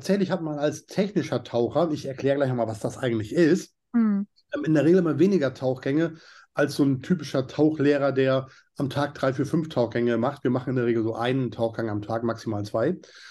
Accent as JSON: {"language": "German", "town": "Norderney", "region": "Lower Saxony", "country": "Germany", "tie": "born or raised there", "said": "Ich bin aufgewachsen auf der Nordseeinsel Norderney. Das liegt so am Ostfriesland und an der Nordsee."}